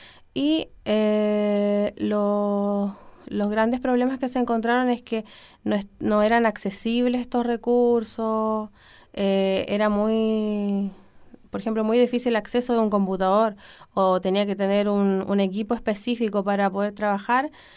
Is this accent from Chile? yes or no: yes; Osorno, Los Lagos, Chile; estoy en tercero de Educación Diferencial, tengo 22 años, soy de acá de Osorno.